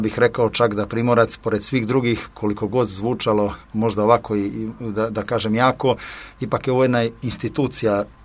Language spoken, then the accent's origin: Serbian; Kotor, Kotor Municipality, Montenegro; mi smo inače svi iz Kotora jako talentovani, znamo da igramo vaterpolo